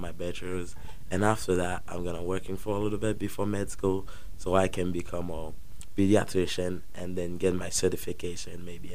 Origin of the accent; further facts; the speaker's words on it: Haiti; now in Branson, United States; We're from Haiti.